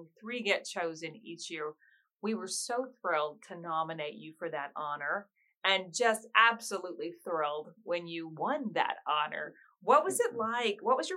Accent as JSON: {"language": "English", "region": "the South", "country": "United States", "said": "I'm from the South. I sort of grew up with it."}